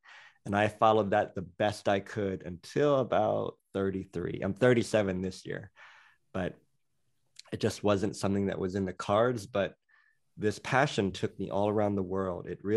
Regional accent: Thailand; So I was born and raised in Thailand. I'm half American. So my father is American and my mother is Thai.

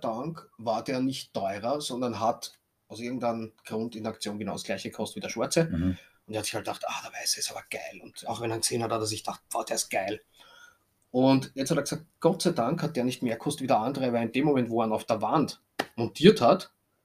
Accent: Vienna, Austria; als Wiener

